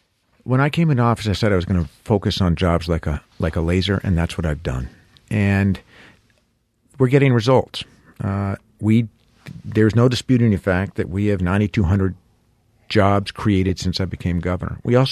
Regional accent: Vermont, United States; As I'm sure many know, I'm from Windham County.

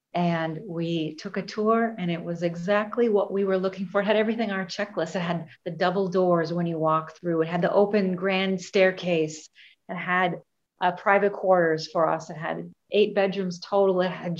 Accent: Greenfield, Wisconsin, United States; And I'm from Greenfield, Wisconsin, so houses were ranch and newer build construction

